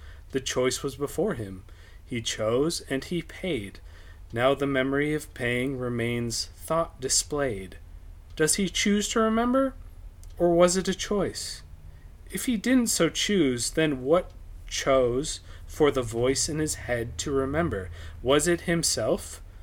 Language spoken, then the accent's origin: English; North Dakota, United States; No, he lives in my hometown. He lives in North Dakota.